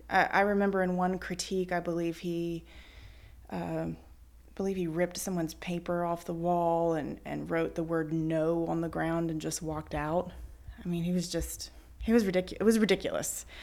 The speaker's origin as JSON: {"language": "English", "town": "Baton Rouge", "region": "Louisiana", "country": "United States", "tie": "born or raised there", "said": "So we're in Mid-City now in New Orleans, but I grew up in Mid-City in Baton Rouge."}